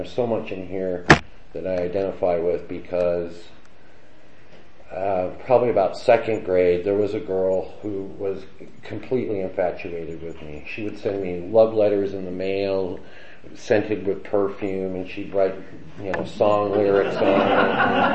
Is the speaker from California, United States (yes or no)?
yes; California, United States; Real quick, my story. I grew up in Orange County.